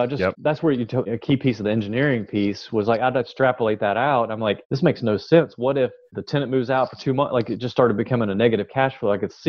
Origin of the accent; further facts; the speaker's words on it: Greenville, South Carolina, United States; now in Memphis, United States; And I came from Greenville, South Carolina, which is the 1% rule is very prevalent over there.